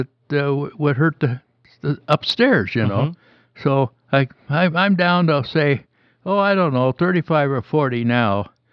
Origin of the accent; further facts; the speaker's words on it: Portland, Oregon, United States; I was born and raised in Portland, and I hit my 17th, 18th birthday in Gold Beach, Oregon.